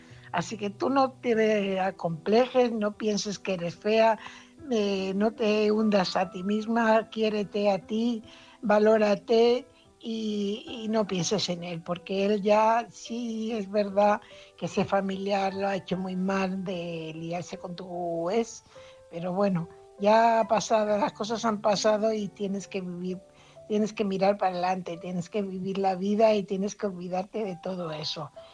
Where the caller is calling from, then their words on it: Fuenlabrada, Community of Madrid, Spain; corresponsal de Fuenlabrada.